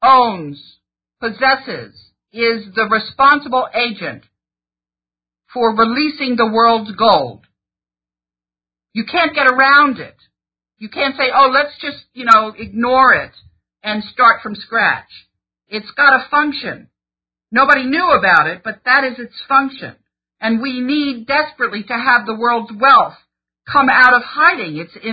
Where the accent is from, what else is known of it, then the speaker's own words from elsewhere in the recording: United States; One of the things about me is that I'm American, but I speak Dutch and I studied economics at the University of Amsterdam.